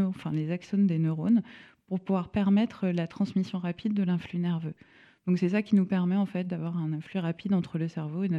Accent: Brittany, France; moi, je suis bretonne à l'origine. Donc, je vais sur Paris.

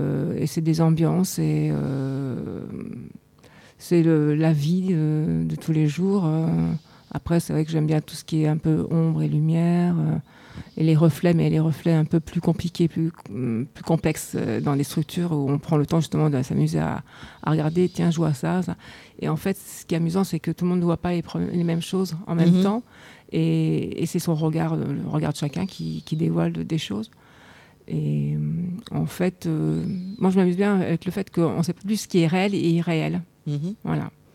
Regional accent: Lyon, Auvergne-Rhône-Alpes, France; quand j'étais sur Lyon, parce que normalement je suis lyonnaise

